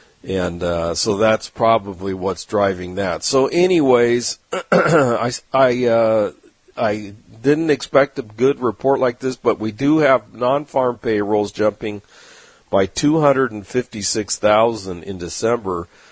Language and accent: English; California, United States; Okay, I grew up in Southern California. I'm a native. Was there for almost 60 years.